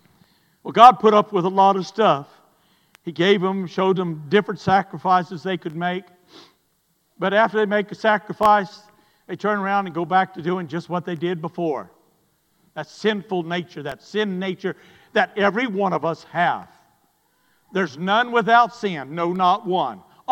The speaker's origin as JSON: {"language": "English", "town": "Sanford", "region": "Alabama", "country": "United States", "said": "I came from Sanford, Alabama. And it got its name because of what is there."}